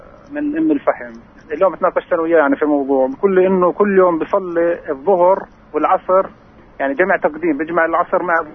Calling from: Jenin, Jenin Governorate, Palestine; أنا من جنين.

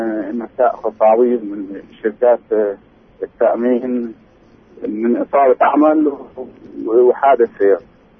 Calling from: Jerusalem, Palestine; من القدس.

